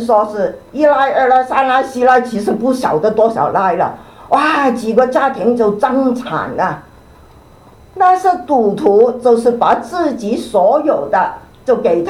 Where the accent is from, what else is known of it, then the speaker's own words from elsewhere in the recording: Guangdong, China; 就好像啊我们广东人说哈